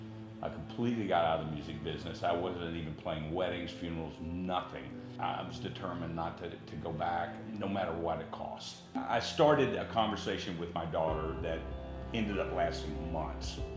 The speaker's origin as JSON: {"language": "English", "town": "Beaumont", "region": "Texas", "country": "United States", "tie": "born or raised there", "said": "I grew up in Beaumont, Texas. My mom, my dad, my brother, and my sister were all musicians. We had a very musical household."}